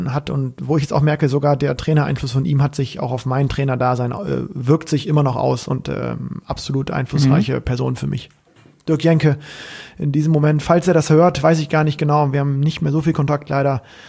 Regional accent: Bremen, Germany; Unter dem ich ja einfach als Bremer es geschafft habe, irgendwie trotzdem in der Jugend in die nationale Spitze zu kommen.

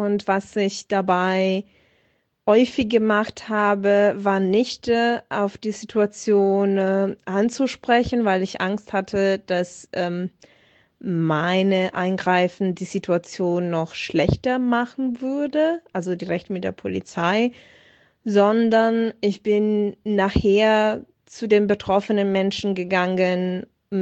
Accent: Italy; German is a second language; now in Germany; ich komme ja aus Italien und fahre, also Vor Corona-Zeiten bin ich regelmäßig zwischen München und Bologna gefahren mit dem Zug.

